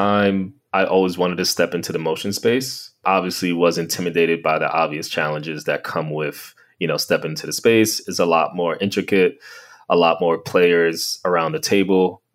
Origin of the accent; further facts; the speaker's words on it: New York, United States; now in Los Angeles, United States; I mean, being a New Yorker and coming out to LA is kind of a challenge